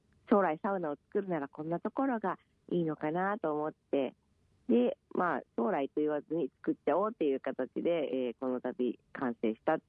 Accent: Nagoya, Aichi, Japan; そうですね、もともと名古屋でお仕事をしてたんですけれども、

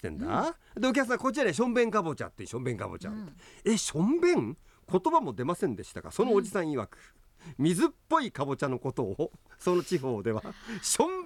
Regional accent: Hokkaido, Japan; 俺たち北海道人ってさ、はい、イノシシの恐怖って全く分かんないんだよね。

